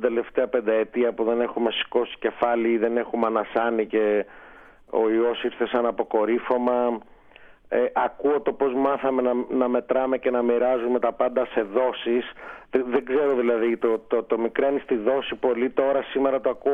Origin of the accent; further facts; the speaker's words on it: Crete, Greece; θυμηθήκαμε ότι είμαστε και δύο από την Κρήτη